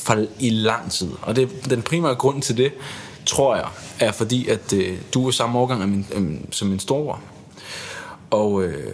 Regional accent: Hvidovre, Capital Region of Denmark, Denmark; vi havde på det tidspunkt hjemme i Hvidovre, vi voksede op samme sted.

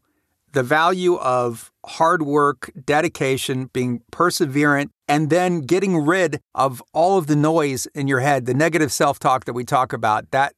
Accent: Mansfield, Ohio, United States; we're passing through my hometown of Mansfield, Ohio

